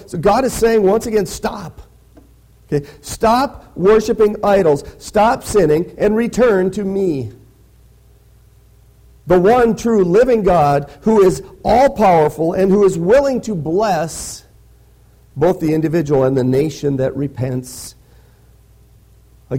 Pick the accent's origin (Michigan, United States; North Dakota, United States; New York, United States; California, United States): North Dakota, United States; Kenmare; land that was owned by a wealthy man from my hometown, Kenmare, North Dakota.